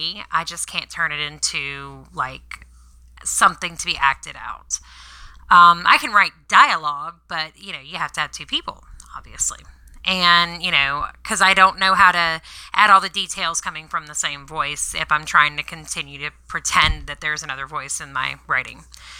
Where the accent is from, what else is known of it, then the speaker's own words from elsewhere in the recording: Baton Rouge, Louisiana, United States; I grew up in Baton Rouge, but I like New Orleans.